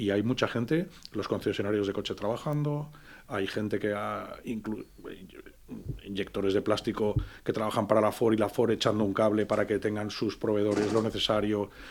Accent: Valencian Community, Spain; siempre somos, los valencianos somos de una pasta diferente

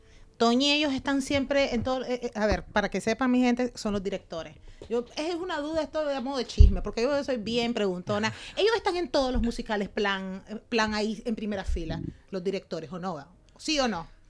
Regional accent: Nicaragua; Amigo, les recuerdo que yo soy de Nicaragua, pero hoy me entero que se llama Amigo Invisible en España.

